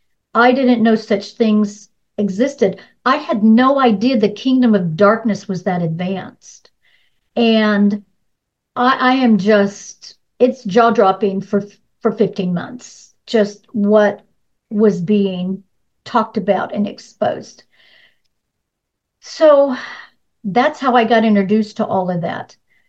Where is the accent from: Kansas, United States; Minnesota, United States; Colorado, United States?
Kansas, United States; Wichita; And there was a gal in Wichita, and I'm from Wichita. My family's still in Wichita.